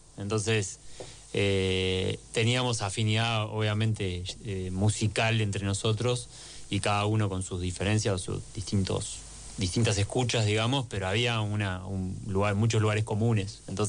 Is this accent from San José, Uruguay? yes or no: no; Montevideo, Uruguay; somos todos de Montevideo. Tenemos igual familias en el interior.